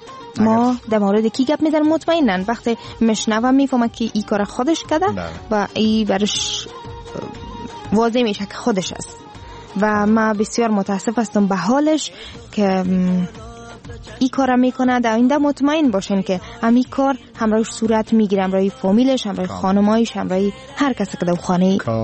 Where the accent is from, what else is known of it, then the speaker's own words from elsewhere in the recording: Afghanistan; قسمی که ما میگیم ما افغان هستیم